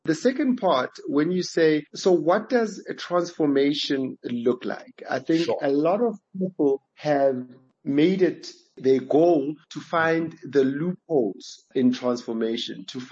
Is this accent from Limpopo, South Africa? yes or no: no; Bryanston, Gauteng, South Africa; I'm a guy, I grew up in Bryanston, I live around Bryanston, I went to school up the road.